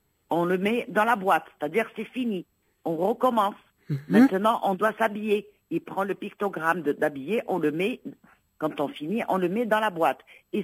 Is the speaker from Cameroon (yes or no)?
no; Bordeaux, Nouvelle-Aquitaine, France; Ici, je suis de Bordeaux.